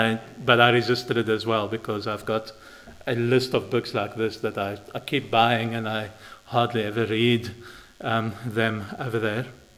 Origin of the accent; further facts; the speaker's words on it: South Africa; now in United Kingdom; I'm fortunately not English. I'm South African with a bit of an identity problem because I've lived in Northern Ireland for a while. And they still call me a blow-in over there.